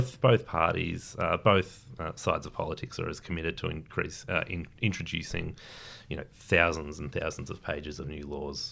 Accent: Bendigo, Victoria, Australia; I was born and raised in Bendigo, of course. So it's a bit of a return home for me.

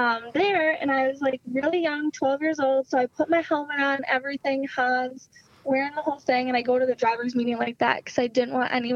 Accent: Wisconsin, United States; Because I'm like, yeah, like I race cars. I'm from Wisconsin.

